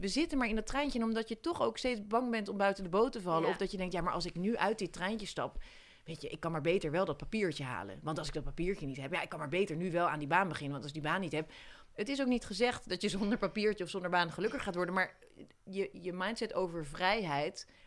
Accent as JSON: {"language": "Dutch", "town": "Voorburg", "region": "South Holland", "country": "Netherlands", "said": "Ik kom uit Voorburg"}